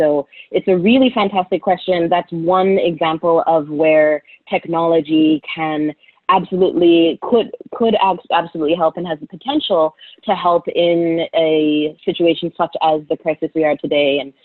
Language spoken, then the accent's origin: English; Canada; And so I'm in Canada, I'm Canadian, and so focusing on the Canadian perspective